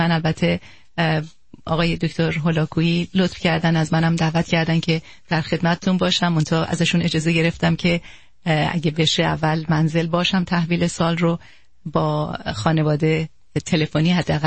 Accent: Shiraz, Fars, Iran; born there; من فقط متولد شیراز هستم

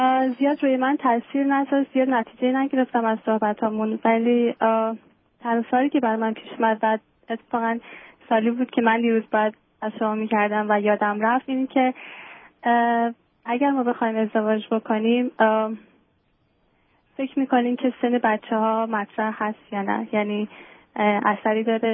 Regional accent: Iran; moved away as an adult; خودم 25 سالمه و حدودا 4 سال پیش از ایران اومدم.

